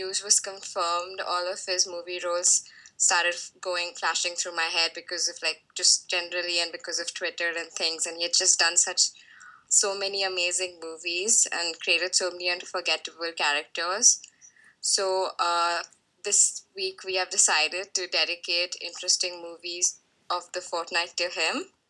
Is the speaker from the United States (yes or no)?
no; India; from India and I blog at Being Norma Jean and I will be your host today.